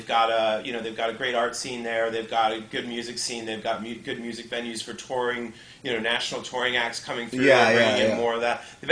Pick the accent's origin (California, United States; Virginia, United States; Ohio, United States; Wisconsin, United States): Virginia, United States; Richmond; I grew up in Richmond